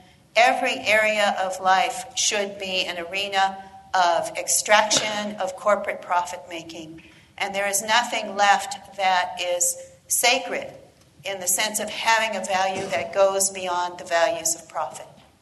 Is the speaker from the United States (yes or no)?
yes; United States; Growing up in the United States, you say the Pledge of Allegiance every day in school